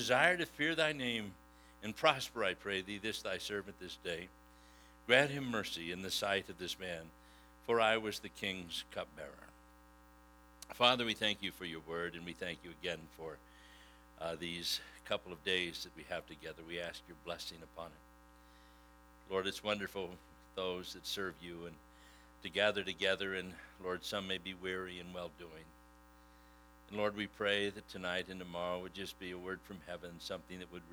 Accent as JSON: {"language": "English", "region": "Scotland", "country": "United Kingdom", "said": "And I'm a Scotsman, so there's a deal on everything you do."}